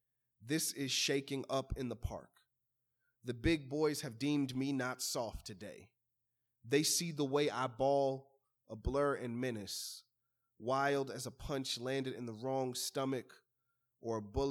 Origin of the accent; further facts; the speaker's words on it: Chicago, Illinois, United States; so I'm from Chicago, and in my neighborhood, the way that we would like make promises to each other